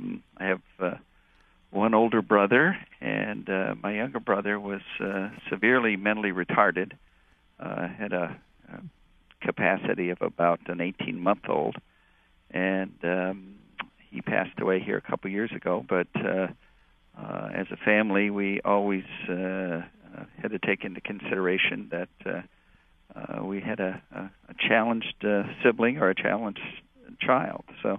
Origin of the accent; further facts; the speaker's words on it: Mount Clemens, Michigan, United States; also born or lived in Detroit; I was born in Detroit. Early years in Detroit, grade school in East Detroit, high school in Mount Clemens.